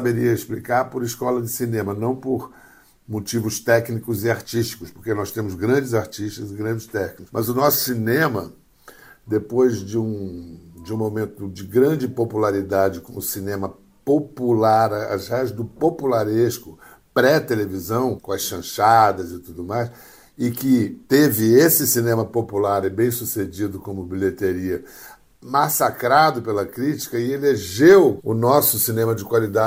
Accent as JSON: {"language": "Portuguese", "country": "Brazil", "said": "Não é que eu não tivesse nada de alemão, porque eu era culturalmente, integralmente brasileiro."}